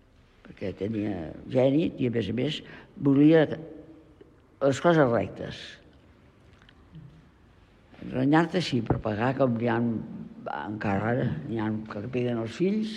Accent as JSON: {"language": "Catalan", "town": "Badalona", "region": "Catalonia", "country": "Spain", "tie": "born or raised there", "said": "jo a Badalona me l'estimo molt i nascut aquí i tots som d'aquí, tots som nascut a Badalona."}